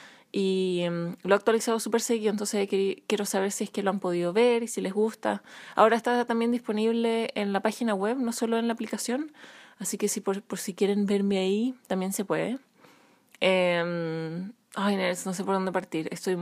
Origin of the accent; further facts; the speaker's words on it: Chile; moved away; Desde que nos fuimos de Chile, la idea siempre ha sido encontrar un lugar